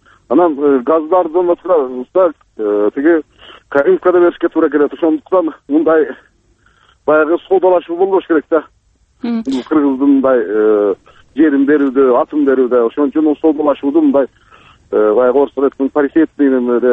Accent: Chong-Alay, Osh Region, Kyrgyzstan; Эми мисалы мына мен ошол Чоң Алайдан болом да.

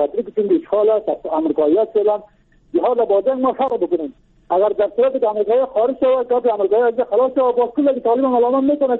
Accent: Bamyan, Afghanistan; از بامیان هستم.

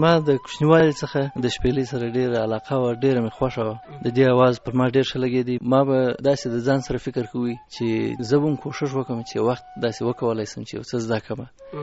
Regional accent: Kandahar, Afghanistan; زه د کندهار دی، ادګاه دروازې د شهر یم.

